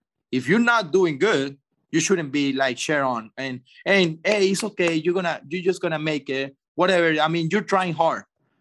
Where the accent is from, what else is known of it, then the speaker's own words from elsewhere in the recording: Venezuela; No, in Venezuela, in my home country.